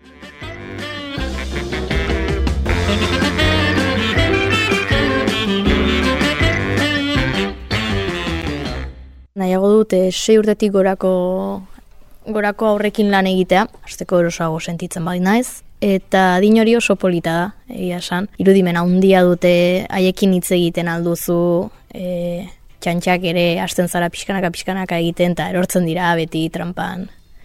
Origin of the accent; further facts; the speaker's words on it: Hendaye, Nouvelle-Aquitaine, France; Hendaiatik nator, eta 27 urte ditut.